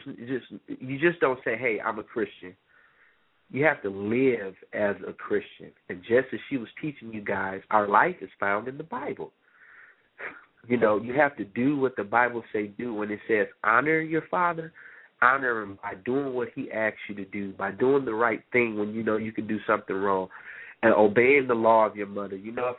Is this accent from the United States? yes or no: yes; Flint, Michigan, United States; now in Portland, United States; I'm 30 years old. I'm originally from Flint, Michigan. I live out in Portland, Oregon.